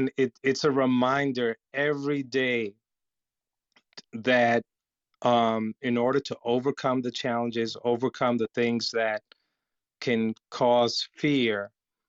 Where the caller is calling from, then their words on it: Connecticut, United States; I'm actually joining from Connecticut, the state of Connecticut in the US.